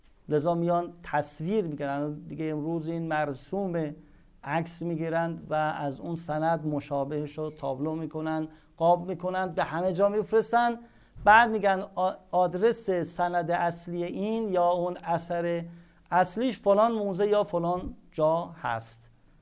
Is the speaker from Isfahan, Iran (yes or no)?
yes; Isfahan, Iran; ما اصفهانیم اما میشنویم